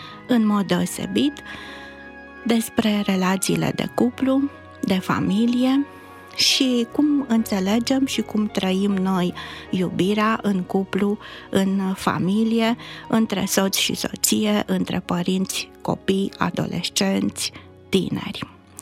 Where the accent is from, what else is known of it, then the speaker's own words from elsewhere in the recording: Romania; noi ca români ne confruntăm cu această problemă